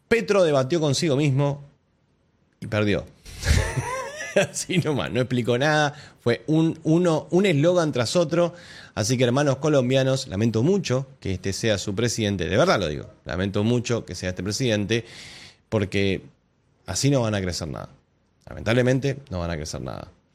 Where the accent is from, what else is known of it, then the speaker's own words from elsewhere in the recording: Argentina; yo al final de cuentas soy un argentino diciéndole a un montón de colombianos qué es lo que yo sé que funciona